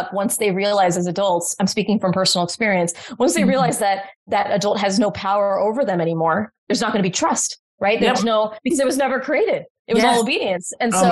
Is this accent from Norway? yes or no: no; India; now in United States; I'm Indian American immigrant and it was a very common parenting tactic in our family.